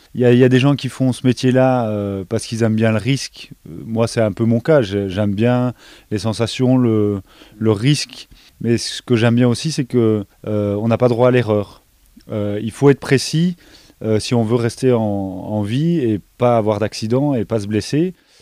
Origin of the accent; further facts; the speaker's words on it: Belgium; Je suis belge. Il n'y avait pas d'école en Belgique